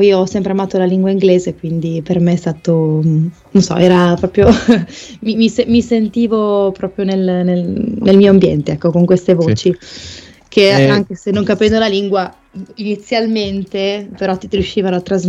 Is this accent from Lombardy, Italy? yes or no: no; Emilia-Romagna, Italy; accent: Romagnol; anche di scappare un po' dal mio accento romagnolo